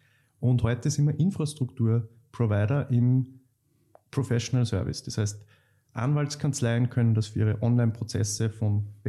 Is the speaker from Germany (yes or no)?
no; Linz, Upper Austria, Austria; ich bin damals dauernd zu Meetups nach Wien, ich bin aus Linz, nach Wien zu Meetups gefahren